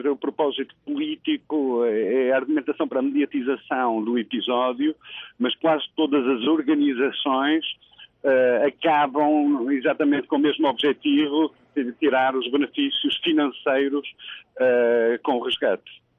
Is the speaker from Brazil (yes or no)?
no; Portugal; é um livro português, eu sou português